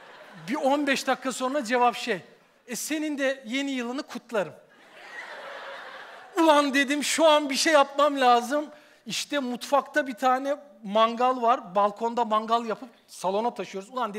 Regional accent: Of, Trabzon, Turkey; Şimdi ofluyum ben, Trabzonluyum. Bizde öyle gariplikler vardır.

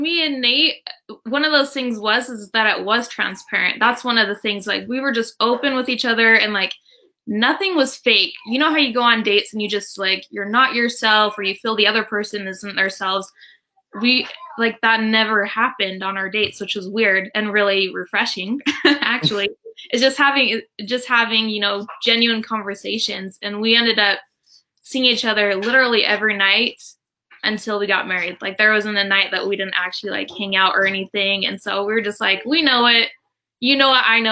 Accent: North Ogden, Utah, United States; also born or lived in New Jersey; I was born in New Jersey, but I lived there until I was like 3. And so I've lived my whole life pretty much in North Ogden, Utah. That's where I've lived and grown up.

